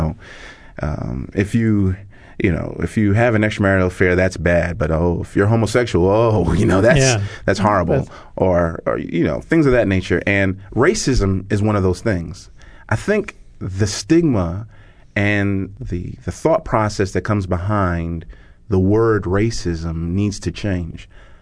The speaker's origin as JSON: {"language": "English", "town": "Brooklyn", "region": "New York", "country": "United States", "tie": "born or raised there", "said": "growing up in Brooklyn, I joke about this all the time, that for the first 8 years, I honestly thought the majority of the country was Black, because that's all I saw."}